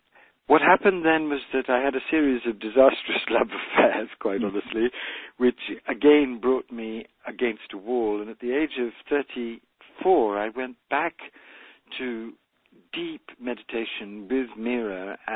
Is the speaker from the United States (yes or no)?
no; India; born there; I was born in India. I was born in India and had Indian blood from my father's side while being British.